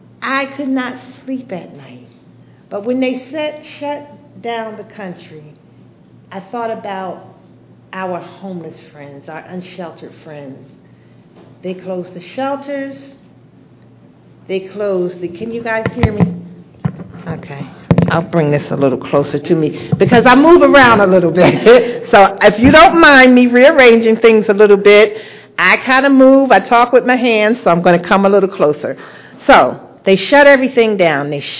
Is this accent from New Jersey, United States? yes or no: yes; New Jersey, United States; I was raised in New Jersey. My mother's a pastor.